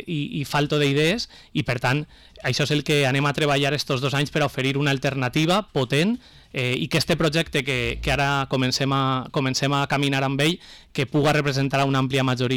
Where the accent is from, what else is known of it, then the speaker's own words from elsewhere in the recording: Vila-real, Valencian Community, Spain; He tingut la sort durant molts anys de treballar per Vila-real des de diferents associacions, col·lectius del nostre poble.